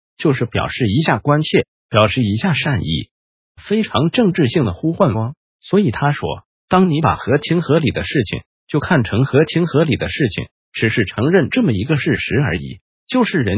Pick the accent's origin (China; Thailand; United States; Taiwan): Taiwan; 我们台湾人真的超会演戏的